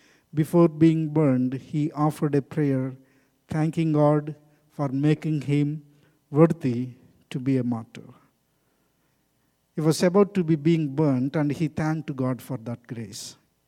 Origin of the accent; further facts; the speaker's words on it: India; Maybe because I'm from India.